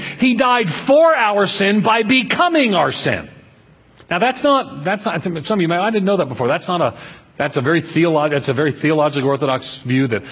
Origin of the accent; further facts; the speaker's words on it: Long Island, New York, United States; I grew up in New York on Long Island. And I don't come from a Christian family.